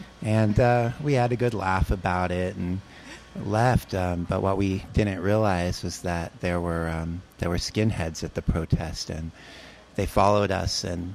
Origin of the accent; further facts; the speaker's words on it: Pacific Northwest, United States; I'm an activist from the Pacific Northwest.